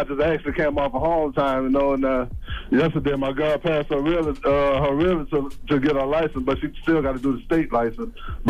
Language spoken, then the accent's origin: English; Georgia, United States; Oh, I'm from Georgia.